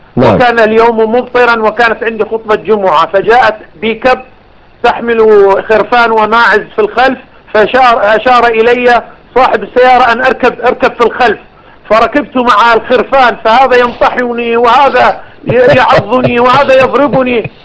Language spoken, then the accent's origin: Arabic; Iraq; now in Amman, Jordan; وأنا عراقي، أنا عراقي أعيش في عمان